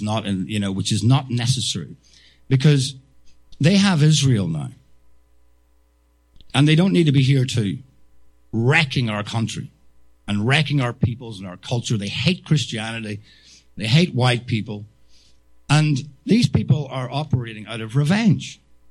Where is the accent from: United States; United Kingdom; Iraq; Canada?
United Kingdom; Northern Ireland; I'm from Northern Ireland.